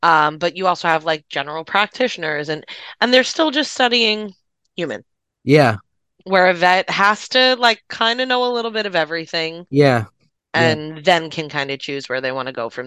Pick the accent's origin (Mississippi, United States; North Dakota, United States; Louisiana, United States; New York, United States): New York, United States; New York City; Because I grew up in New York City.